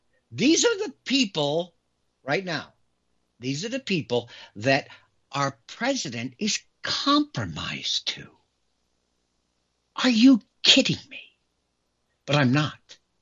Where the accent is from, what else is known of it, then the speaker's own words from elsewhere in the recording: United States; I'm an American.